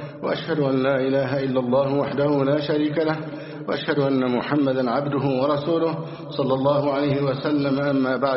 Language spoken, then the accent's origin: Arabic; Egypt; اللهم احفظ بلدنا مصر أمنا أمانا، اللهم احفظ مصرنا أمنا أمانا